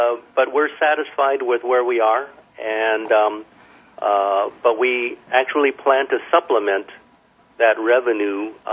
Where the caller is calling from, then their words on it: Laguna Niguel, California, United States; I'm calling from Laguna Niguel, California.